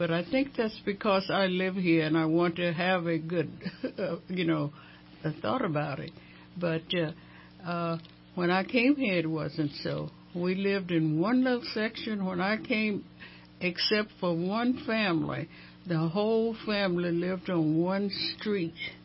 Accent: Galveston, Texas, United States; also born or lived in Warden, Texas; Well, I was born in Warden, Texas, but I lived in Galveston.

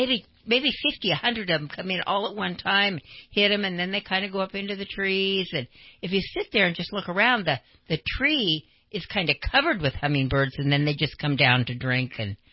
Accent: Twin Falls, Idaho, United States; I'm born and raised in Twin Falls, Idaho, so I go back there periodically, at least once a year.

